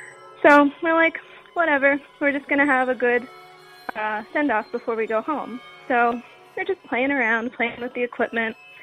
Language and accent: English; Pennsylvania, United States; I'm from Pennsylvania, and I was calling in to share